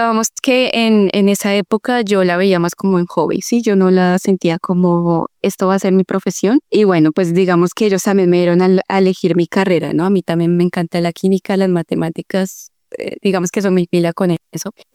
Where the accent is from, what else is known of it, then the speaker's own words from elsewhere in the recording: Fusagasugá, Cundinamarca, Colombia; yo soy de una ciudad cerca de Bogotá, de Fusagasugá